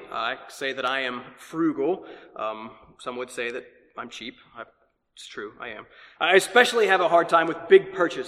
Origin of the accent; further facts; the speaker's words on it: North Carolina, United States; Plus, we're not from here. We're from North Carolina. I moved her away from her whole family.